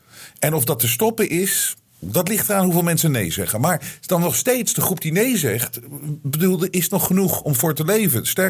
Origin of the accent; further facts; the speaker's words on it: Netherlands; ik ben natuurlijk half Deens, half Nederlands. Maar ik ben het hele leven heb ik in Nederland gewoond. Dus ik ben een Hollander.